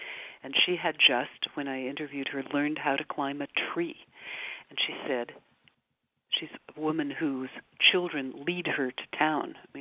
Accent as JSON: {"language": "English", "town": "Urbana", "region": "Illinois", "country": "United States", "tie": "born there", "said": "I was born in Urbana."}